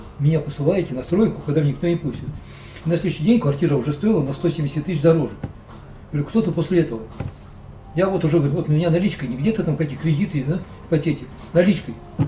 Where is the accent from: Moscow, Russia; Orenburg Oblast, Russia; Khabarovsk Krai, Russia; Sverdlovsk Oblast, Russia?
Moscow, Russia; я коренной, я жил в центре, потом сюда переехал в 81 году. Этот район просто на моих глазах строился.